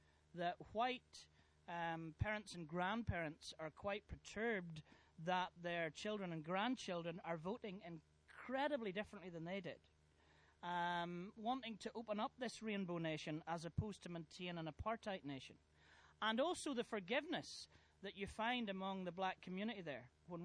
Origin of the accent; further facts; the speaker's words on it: Northern Ireland, United Kingdom; because we come from Northern Ireland